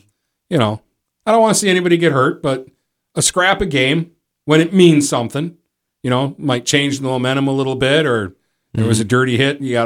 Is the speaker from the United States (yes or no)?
yes; Detroit, Michigan, United States; I'm from Detroit. Bob Probert, Joe Koser. That's what I grew up on.